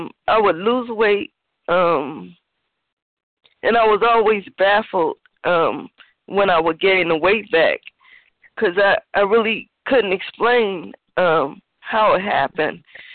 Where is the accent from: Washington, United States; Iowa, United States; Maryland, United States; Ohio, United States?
Ohio, United States; Cleveland; I'm from Cleveland, Ohio.